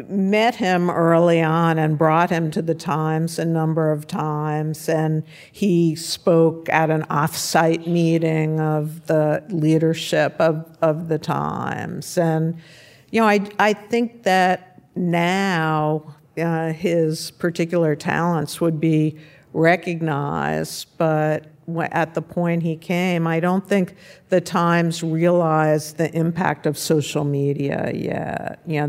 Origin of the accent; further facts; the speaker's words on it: New York, United States; And growing up in New York, my parents were huge New York Times readers. We got two subscriptions, home delivery of the paper